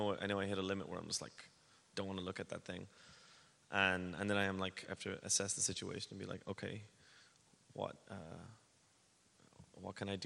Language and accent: English; Ireland; Ireland's very small, and I had an opportunity to, you know, I had a great time working with my friends in my hometown.